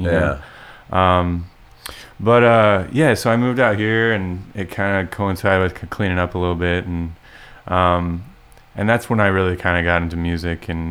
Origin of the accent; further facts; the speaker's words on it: Houston, Texas, United States; I grew up in Houston.